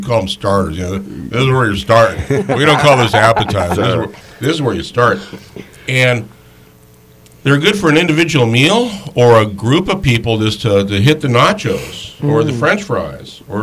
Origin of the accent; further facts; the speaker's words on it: Alaska, United States; yes, I'm from Alaska. I'm not from Texas. Yeah. I am not that bold with heat. I'm Italian.